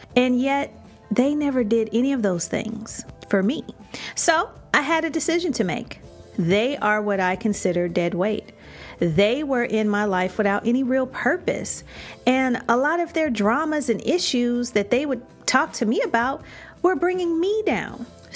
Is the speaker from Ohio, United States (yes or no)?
no; Chicago, Illinois, United States; also born or lived in Tampa; Chicago's my hometown, but Tampa's my second home.